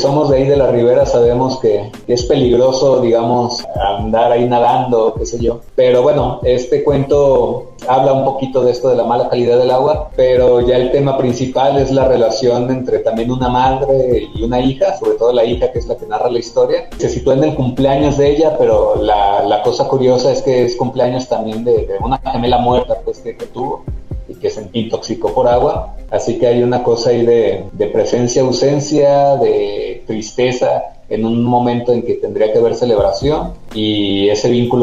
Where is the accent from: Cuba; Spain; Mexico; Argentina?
Mexico; Chapala, Jalisco; en el lago de Chapala, que es de donde yo soy, que es un lago que está sumamente contaminado.